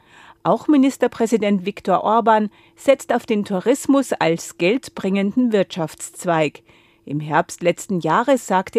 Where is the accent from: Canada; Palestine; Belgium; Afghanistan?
Belgium; Brussels, Brussels-Capital Region; Und es ist preiswerter als in Brüssel, wo ich herkomme.